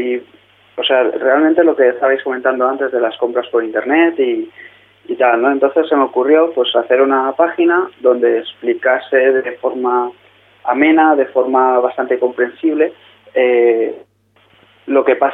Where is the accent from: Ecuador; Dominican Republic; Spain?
Spain; Valencian Community; Y soy de Valencia, de un pueblo pequeño de 200 habitantes aproximadamente.